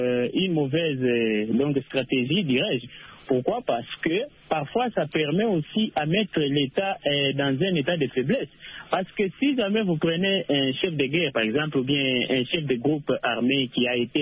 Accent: DR Congo; même chez nous, en RDC, il y a beaucoup de dialogues qui se sont passés

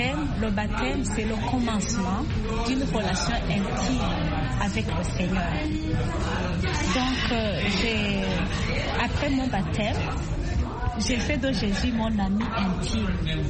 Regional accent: Burundi; Oui, je suis burundaise.

